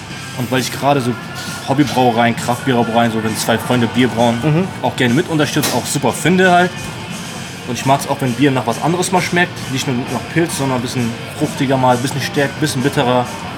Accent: Hamburg, Germany; Als Hamburger natürlich Lakritz.

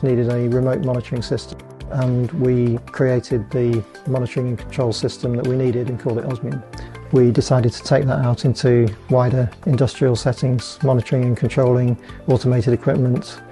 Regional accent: Birmingham, West Midlands, United Kingdom; We're both from Birmingham and it's a Birmingham-based company, so we're really excited about doing that.

